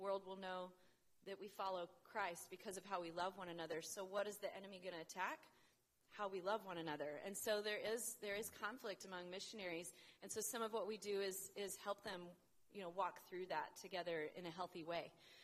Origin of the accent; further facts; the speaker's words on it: Dallas, Texas, United States; and I grew up in Dallas, so she's surrounded by a lot of my side of the family there.